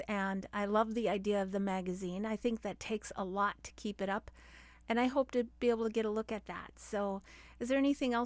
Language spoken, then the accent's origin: English; Washington, United States; also born or lived in Oregon, United States; You know, I started growing up in Washington State, so I know that area. And I've lived in Oregon before when I was a teenager.